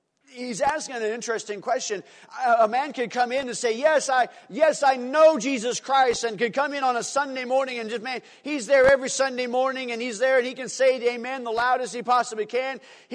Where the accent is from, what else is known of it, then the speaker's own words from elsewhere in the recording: North Dakota, United States; born there; also born or lived in Minot, North Dakota; When my dad was in the Air Force, he was in Minot, North Dakota. I was born in North Dakota, so that explains a lot.